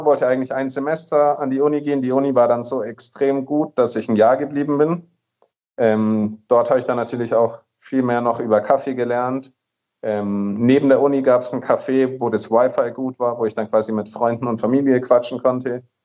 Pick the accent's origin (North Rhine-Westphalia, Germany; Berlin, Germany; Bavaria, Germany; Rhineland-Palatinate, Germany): Bavaria, Germany; Nuremberg; also born or lived in Vienna; ich komme aus Nürnberg, habe in Wien studiert, in Österreich.